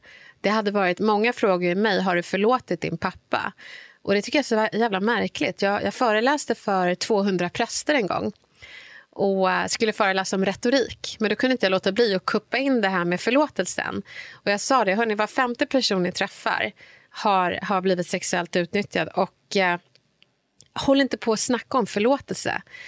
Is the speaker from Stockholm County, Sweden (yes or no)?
yes; Stockholm, Stockholm County, Sweden; jag var uppväxt i Bredäng och Bredäng ligger i Sveriges största klassklyfta.